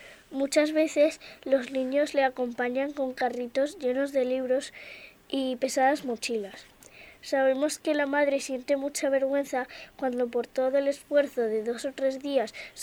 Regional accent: Madrid, Community of Madrid, Spain; soy de Madrid.

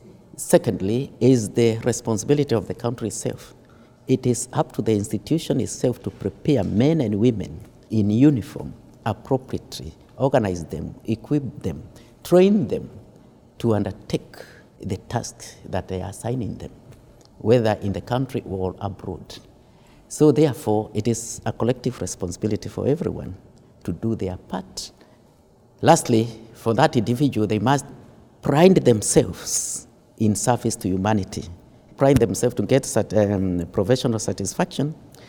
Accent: Kenya; I'm currently the force commander of UNAMID, Sudan, and I come from Kenya.

